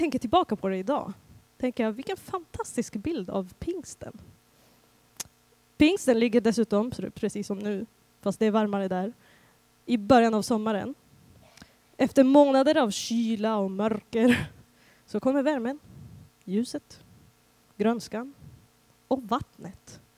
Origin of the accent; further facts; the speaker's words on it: Syria; i Syrien, där pingst är en av årets mest levande högtider.